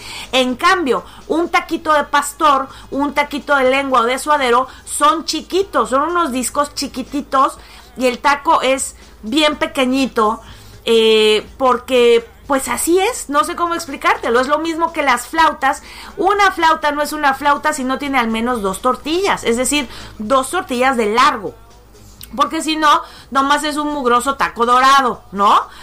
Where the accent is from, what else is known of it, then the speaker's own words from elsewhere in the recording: Mexico; hay cosas que no se pueden dar de ninguna manera en nuestra cabeza como mexicanos